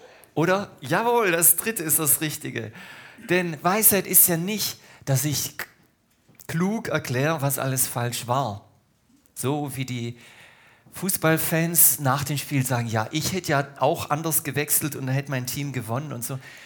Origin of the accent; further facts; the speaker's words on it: Baden-Württemberg, Germany; born there; also born or lived in Brazil / Hamburg, Germany; Ich bin gebürtiger Schwabe, schwätze kein gescheites Schwäbisch, habe knapp 15 Jahre in Brasilien gelebt.